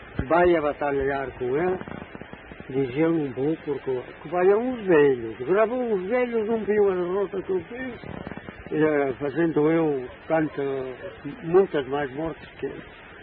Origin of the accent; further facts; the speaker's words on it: Guadramil, Bragança, Portugal; born there; Nasci em Guadramir, dessa aldeia.